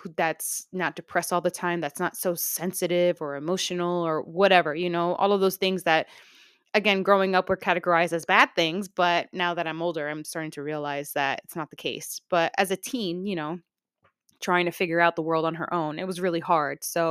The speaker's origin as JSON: {"language": "English", "town": "Queens", "region": "New York", "country": "United States", "tie": "born or raised there", "said": "I grew up in Queens, New York. I actually grew up around like between like the, like right in the middle of like Woodhaven and Boulevard, Queens and Jamaica, Queens."}